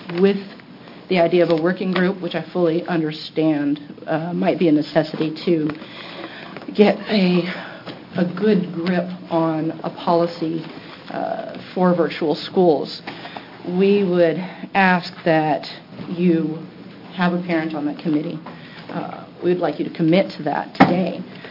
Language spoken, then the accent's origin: English; Eugene, Oregon, United States; I'm from Eugene, Oregon.